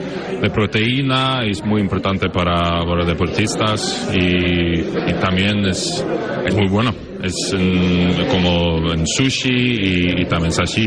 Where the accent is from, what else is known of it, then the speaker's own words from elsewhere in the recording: Norway; Spanish is a second language; Claro, soy noruego.